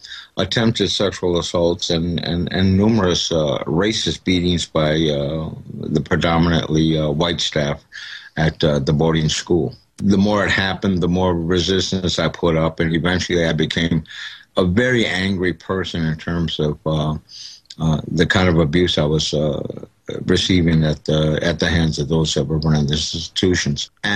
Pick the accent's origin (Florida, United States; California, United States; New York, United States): New York, United States; Buffalo; I grew up in Buffalo, New York.